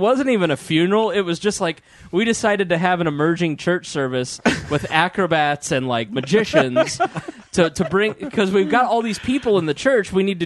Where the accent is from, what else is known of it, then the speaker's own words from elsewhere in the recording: Plainfield, Indiana, United States; Where we grew up, we grew up in Plainfield, like 45 minutes west in the county. It was Amo, so it was like way out in the country.